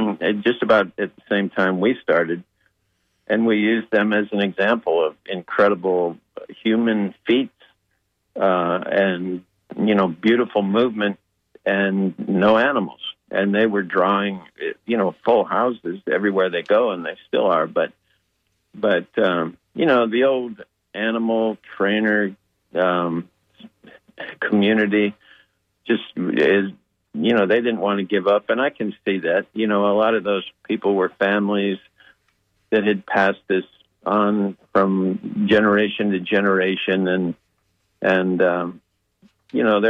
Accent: Chicago, Illinois, United States; also born or lived in Cleveland / Detroit; I grew up in Chicago and Cleveland and Detroit

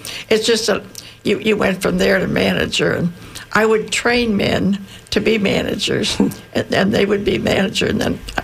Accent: Cincinnati, Ohio, United States; No, I grew up in Cincinnati, Ohio.

